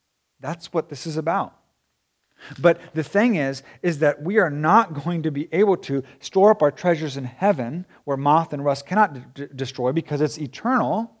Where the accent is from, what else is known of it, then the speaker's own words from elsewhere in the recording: Japan; So for me, growing up in Japan, I was a sojourner in Japan.